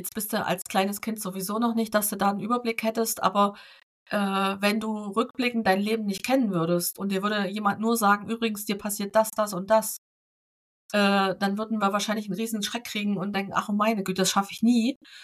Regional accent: East Germany, Germany; Ich bin Ossi, meine Güte. Also Kölsch ist ganz weit weg von meinem Dialekt.

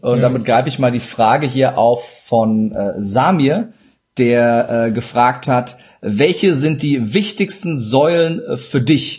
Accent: Turkey; German is a second language; Ich sage auch immer, ich bin Türke. Ich darf mich versprechen.

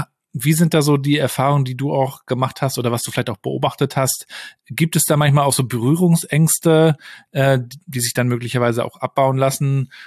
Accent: Warnemünde, Mecklenburg-Vorpommern, Germany; Warnemünde, das ist der Ort von Rostock, wo ich aufgewachsen bin, mittlerweile sehr, kaum noch Familien, ja, sehr extrem touristisch

